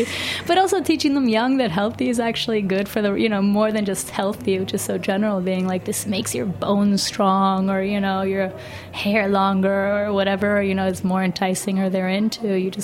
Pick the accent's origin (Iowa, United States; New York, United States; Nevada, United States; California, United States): New York, United States; New York City; I grew up in the West Village.